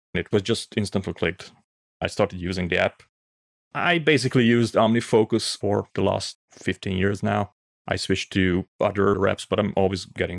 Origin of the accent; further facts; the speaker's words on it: Hungary; I'm from Hungary.